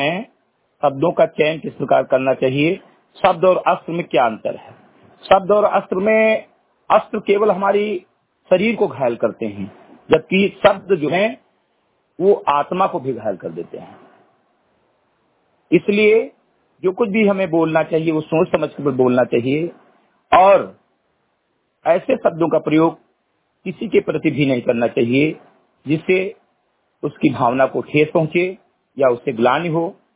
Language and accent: Hindi; Uttar Pradesh, India; ग्राम सभा सिंधिकटई विकासखंड मेंतुरवा जनपद बहराई का मूल निवासी हूं